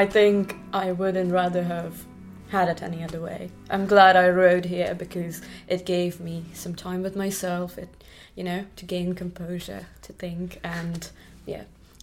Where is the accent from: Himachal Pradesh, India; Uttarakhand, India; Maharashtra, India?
Maharashtra, India; Pune; I grew up in India in a place called Pune. Well, Pune is a city, but I grew up in the outskirts